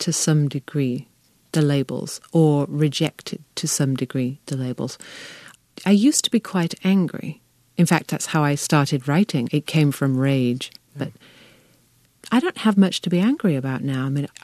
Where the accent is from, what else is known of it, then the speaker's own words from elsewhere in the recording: England, United Kingdom; She doesn't walk through the world, just as I don't, thinking I am a woman or I am English